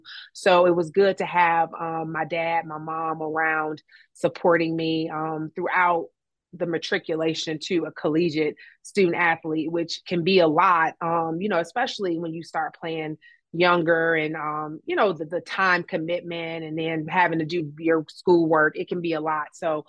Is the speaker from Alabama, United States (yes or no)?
no; Detroit, Michigan, United States; But yes, I hail from Detroit, Michigan, and found my way to North Carolina.